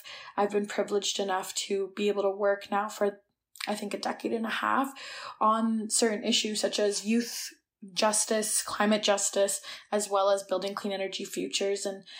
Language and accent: English; Six Nations of the Grand River, Ontario, Canada; I'm Cuba Wolf Clan from Six Nations of the Grand River, as you've said. And Six Nations is about an hour south of Toronto, southwest. We're the most populous community in the country with around 28,000 members.